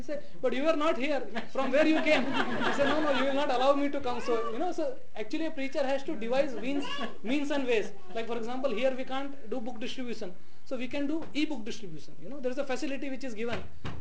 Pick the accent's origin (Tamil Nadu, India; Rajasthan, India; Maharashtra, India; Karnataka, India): Maharashtra, India; Mumbai; I think he saw my address, I'm from Bombay, and he's saying, why you are coming to Kerala?